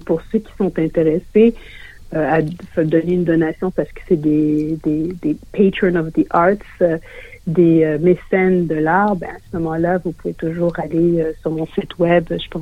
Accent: Montreal, Quebec, Canada; now in Australia; Donc, j'ai grandi à Montréal. Aujourd'hui, je suis montréalaise, donc French Canadian, comme on dit ici. Et ça fait environ 10 ans que j'habite en Australie. Je suis devenue australienne.

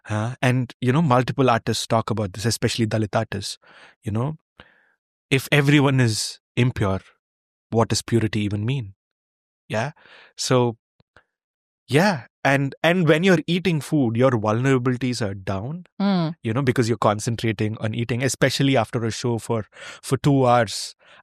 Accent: India; first language Telugu; English is a second language; Like I speak Telugu. Telugu is my mother tongue.

